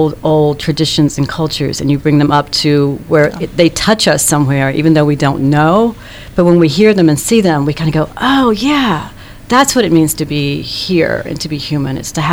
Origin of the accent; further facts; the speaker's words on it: Virginia, United States; So I grew up in Virginia. I lived in Florida, and I thought, where should I go next?